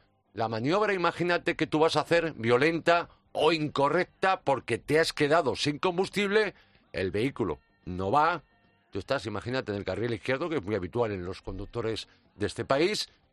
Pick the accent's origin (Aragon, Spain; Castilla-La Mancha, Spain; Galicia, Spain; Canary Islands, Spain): Galicia, Spain; como soy gallego